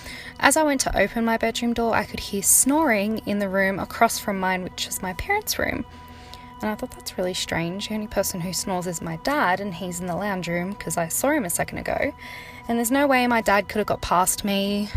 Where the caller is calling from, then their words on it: New South Wales, Australia; I am from New South Wales in Australia.